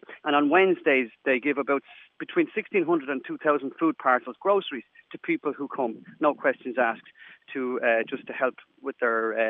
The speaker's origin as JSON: {"language": "English", "country": "Ireland", "said": "as Irish people, we've always had a sense"}